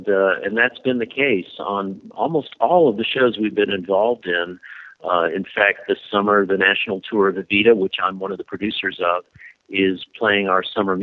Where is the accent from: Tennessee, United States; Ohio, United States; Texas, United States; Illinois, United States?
Texas, United States; Dallas; also born or lived in Brooklyn, New York; No, I grew up in Dallas, Texas.